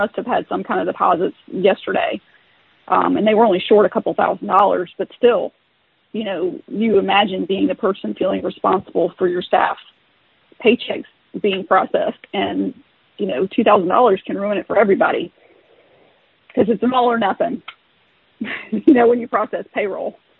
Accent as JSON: {"language": "English", "region": "the South", "country": "United States", "said": "And I'm from the South, you know."}